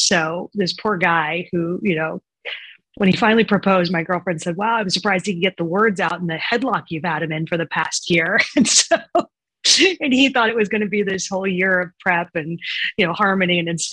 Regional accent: Los Angeles, California, United States; So going back to childhood, I was raised in Los Angeles, the oldest of three girls, upper middle class family.

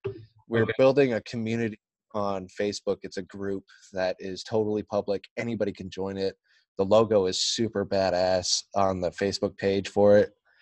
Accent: Johnsondale, California, United States; It used to be Johnsondale, California. And I was born in April 89, October 89. We went to Johnsondale right when it started, and we celebrated Halloween up there every year.

